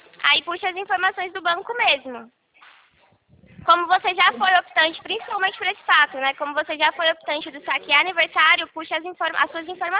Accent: Rio Claro, São Paulo, Brazil; Eu sou de Rio Claro, São Paulo.

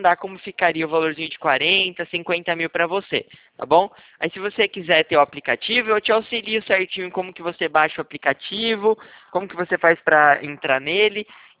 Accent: Itu, São Paulo, Brazil; Eu sou de Itu, interior de São Paulo.

